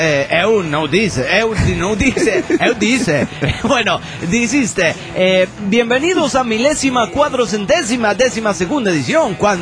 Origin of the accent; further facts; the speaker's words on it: Trujillo, La Libertad, Peru; de Trujillo, Perú.